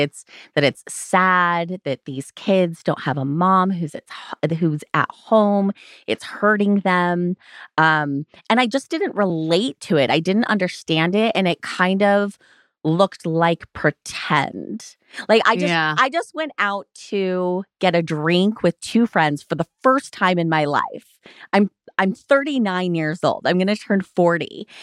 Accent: Utah, United States; And my entire childhood, I grew up in Utah, so just in the thick of Mormonism.

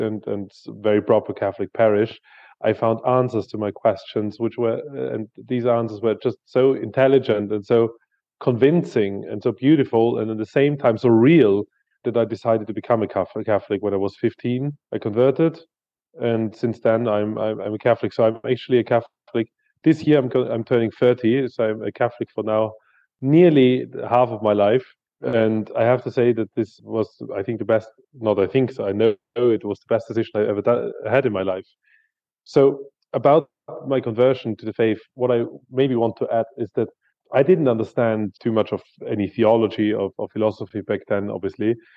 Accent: Austria; I saw Islam spreading in my home country and being very aggressive towards us. I knew my own history of Austria's history

